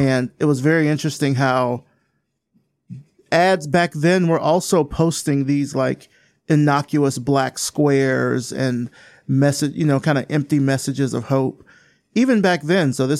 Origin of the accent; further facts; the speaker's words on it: Selma, Alabama, United States; I'm from Selma, Alabama.